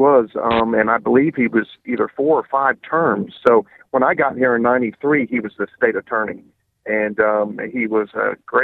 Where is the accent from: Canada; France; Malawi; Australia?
France; now in United States; Well, I was born and raised in France, and I say Lafayette.